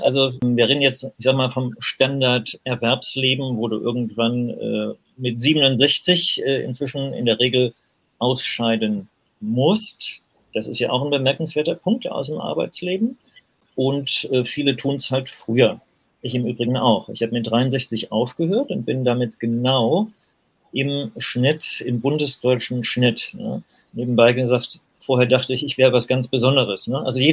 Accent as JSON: {"language": "German", "region": "Saarland", "country": "Germany", "tie": "born there", "said": "Ich bin im Saarland geboren, da gibt es eine Menge Grenzen gleich nebenan, Kilometer weiter links, und ich wäre gleich Franzose geworden."}